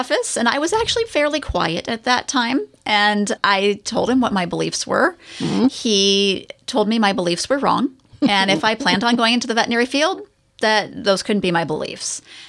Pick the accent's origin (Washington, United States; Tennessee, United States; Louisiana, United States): Washington, United States; Kirkland; No, I was actually raised in Kirkland, Juanita area, and that's where I grew up.